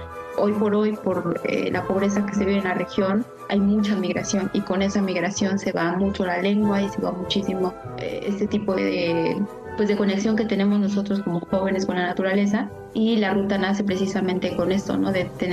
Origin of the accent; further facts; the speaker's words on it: Oaxaca, Mexico; inicié haciéndolo yo con las autoridades de mi pueblo, pero municipios cercanos como Santo Tomás Ocotepec, San Miguel el Grande, entre otros municipios forestales de esta parte de Oaxaca